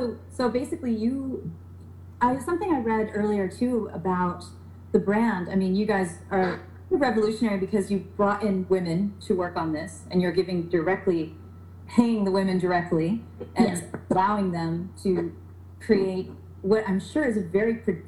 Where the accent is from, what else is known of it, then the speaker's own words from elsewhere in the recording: San Diego, California, United States; I was familiar with mezcal because I grew up in San Diego.